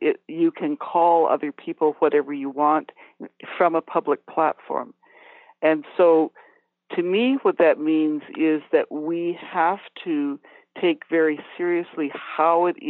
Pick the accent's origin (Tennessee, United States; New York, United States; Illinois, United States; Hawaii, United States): Illinois, United States; Chicago; born there; I am a U.S. citizen. I was born in Chicago. I'm actually a dual citizen.